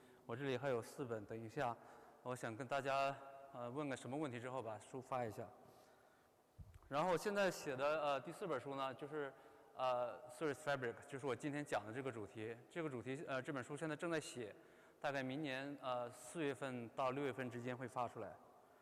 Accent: Changchun, Jilin, China; 我是东北人，吉林长春人。

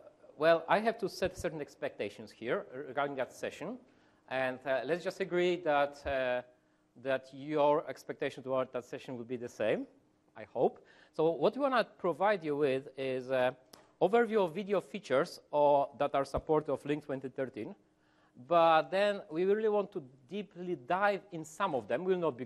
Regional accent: Poland; I'm from Poland.

